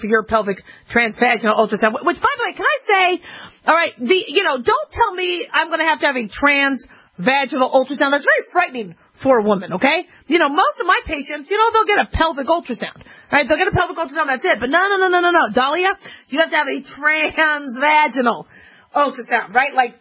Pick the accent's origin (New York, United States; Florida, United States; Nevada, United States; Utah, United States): Nevada, United States; Las Vegas; But when it comes to something that happens in my hometown, which is Las Vegas, I'm very, very interested and concerned.